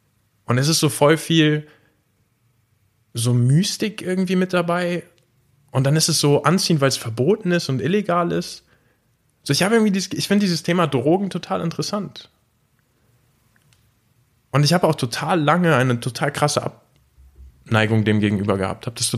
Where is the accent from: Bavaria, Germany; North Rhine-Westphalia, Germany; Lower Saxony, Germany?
North Rhine-Westphalia, Germany; Düsseldorf; bei uns im Schlosspark im Benrath, da wo ich aufgewachsen bin